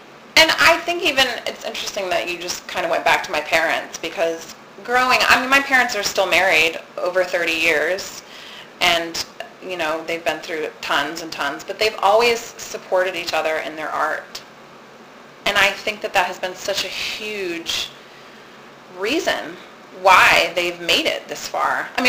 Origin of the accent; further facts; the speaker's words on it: Venice, Florida, United States; I was ready to come back to Venice. I was ready to be close to my family and to come back to my hometown.